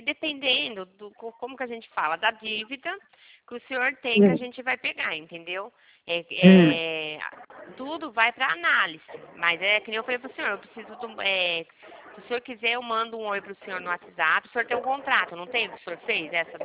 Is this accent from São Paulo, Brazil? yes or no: yes; Campinas, São Paulo, Brazil; eu sou de Campinas.